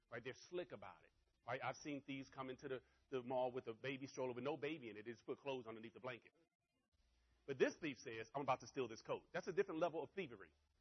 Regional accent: Washington, District of Columbia, United States; Not because I'm from the Washington, D.C. area

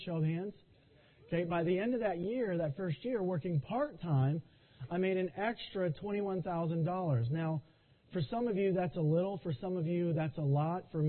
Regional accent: Texas, United States; By the way, I was born and raised in Texas, so y'all and a fixin' to might slip out, so I'll just let you know.

